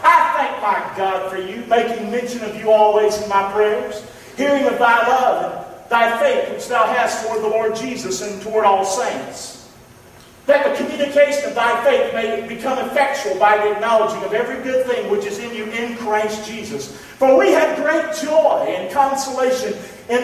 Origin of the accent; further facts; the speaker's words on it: Rockingham, North Carolina, United States; I'm from Rockingham, North Carolina, home of great racing.